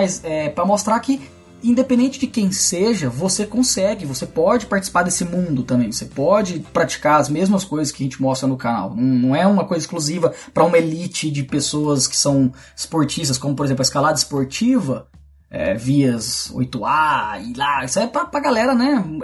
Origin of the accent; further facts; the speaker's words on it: Goiás, Brazil; eu sou goiano e Goiás faz calor pra caramba